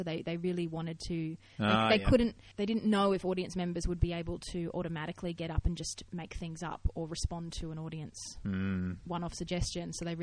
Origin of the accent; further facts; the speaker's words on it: Australia; I'm sorry, I'm from Australia. I don't know what I'm doing.